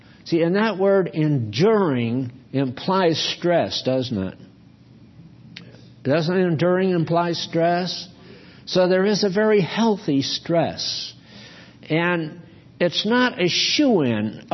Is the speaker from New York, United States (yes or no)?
no; Portland, Maine, United States; born there; I sent to Portland, Maine. I was born in Portland, and I sent to the Chamber of Commerce